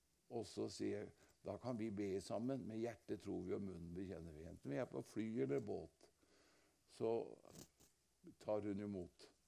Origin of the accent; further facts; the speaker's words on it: Lillehammer, Innlandet, Norway; Jeg vokste opp på Fåberg, det er en forstad i Lillehammer, det ligger i Lillehammer kommune